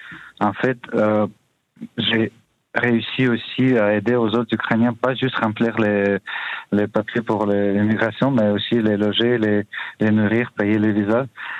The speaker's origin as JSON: {"language": "French", "country": "Canada", "said": "Je retiens que je suis fier canadien, je suis fier d'être protégé par le Canada, par le gouvernement."}